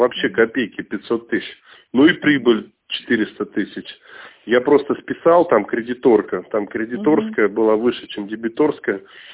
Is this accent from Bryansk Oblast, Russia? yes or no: no; Moscow, Russia; потому что я сам москвич